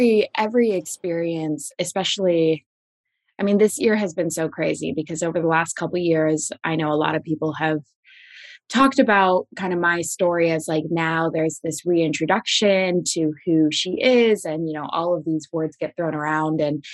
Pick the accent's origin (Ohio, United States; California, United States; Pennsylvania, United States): California, United States; also born or lived in Los Angeles; like, I'm not from LA, I'm from Orange County.